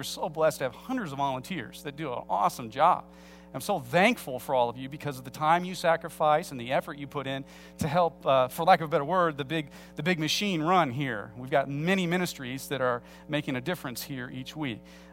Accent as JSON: {"language": "English", "town": "Peoria", "region": "Illinois", "country": "United States", "tie": "born or raised there", "said": "Much like in my hometown of Peoria, Illinois, it's sort of expected that, for example, with my family, 3 to 4 generations before me have worked at Caterpillar"}